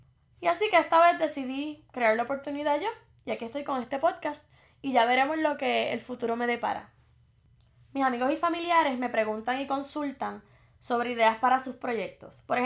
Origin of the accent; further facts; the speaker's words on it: Morovis, Puerto Rico; now in United States; tengo 28 años. Soy del pueblo de Morovis y resido en el estado de Virginia.